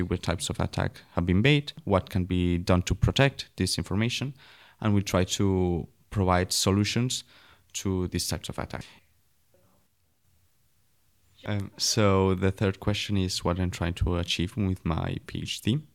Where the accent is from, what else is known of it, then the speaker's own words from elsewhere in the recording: Barcelona, Catalonia, Spain; now in Karlsruhe, Germany; So I am from Barcelona.